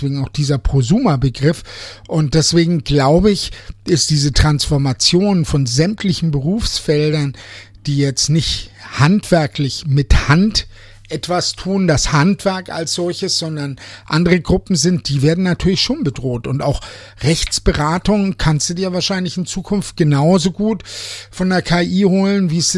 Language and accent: German; Bayreuth, Bavaria, Germany; weil es gab ja auch bei uns in Bayreuth keine Klamottenläden